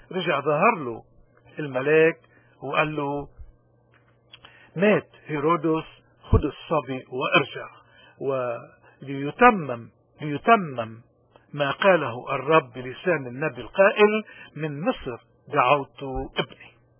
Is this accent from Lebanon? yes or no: yes; Lebanon; عندنا بلبنان 2 مليون لاجئ سوري